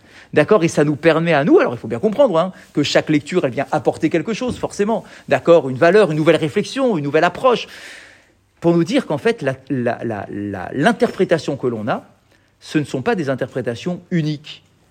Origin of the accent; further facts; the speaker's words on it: France; Comme nous, aujourd'hui, on est des Juifs en France